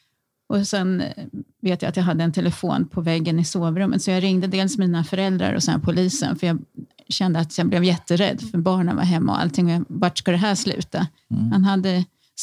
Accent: Örebro, Örebro County, Sweden; born there; Jag är också född i Örebro.

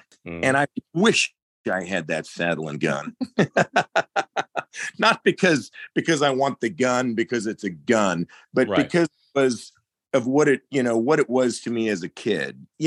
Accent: South Africa; growing up in South Africa, rural area, and then on a ranch, you know.

